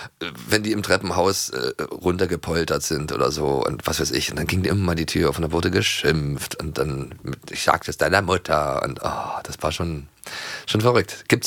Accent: East Germany, Germany; nur bei uns in der DDR hieß ein Jugendzentrum Jugendclub.

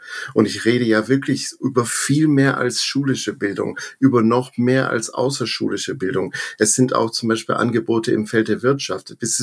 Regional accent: Baton Rouge, Louisiana, United States; Baton Rouge, Louisiana, die Hauptstadt von Louisiana. Es ist ja eigentlich, denken viele, es wäre New Orleans, aber Baton Rouge ist so eine Stunde der Mississippi aufwärts gefahren. Ja, da bin ich geboren und aufgewachsen, bis ich 17 Jahre alt war.

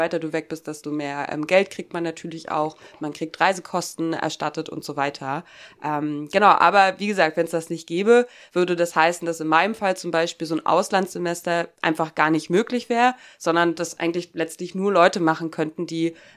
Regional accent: East Germany, Germany; ich bin Deutsche, würde ich dabei auch eher sagen, nee, ich ist eher europäisch oder dann halt mehr auf dieser regionalen Ebene von, okay, ich habe in meinem Leben nur in ostdeutschen Bundesländern irgendwie gelebt.

